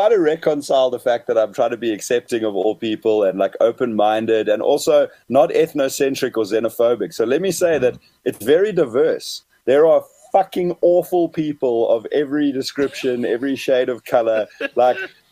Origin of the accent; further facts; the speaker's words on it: Johannesburg, Gauteng, South Africa; now in Manchester, United Kingdom; I'm from Johannesburg.